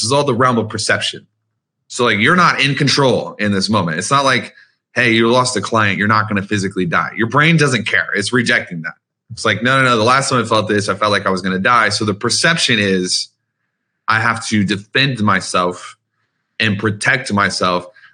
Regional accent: Louisiana, United States; And my wife is from Alabama. I'm from Louisiana.

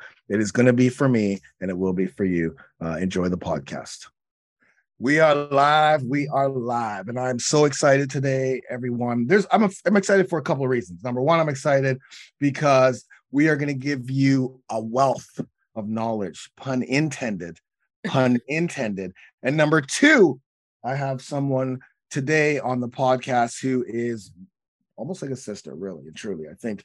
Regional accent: Canada; And although we're Canadian

